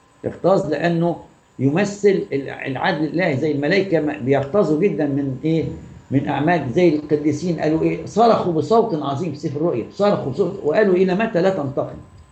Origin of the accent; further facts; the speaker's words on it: Egypt; والناس كلها عندنا في مصر طبعا في كل البلاد بيحتفلوا